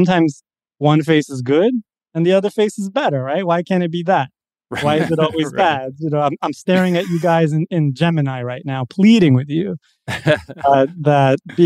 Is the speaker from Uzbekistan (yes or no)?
yes; Uzbekistan; So I'm from Uzbekistan.